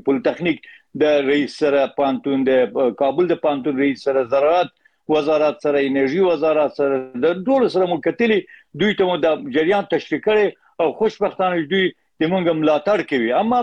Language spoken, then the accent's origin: Pashto; Herat, Afghanistan; born there; په هرات کې پیدا شوم